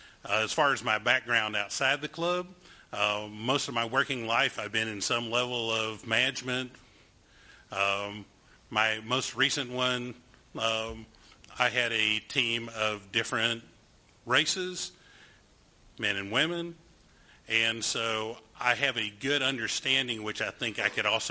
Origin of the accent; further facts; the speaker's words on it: Fort Worth, Texas, United States; Howdy, folks. I'm from Fort Worth.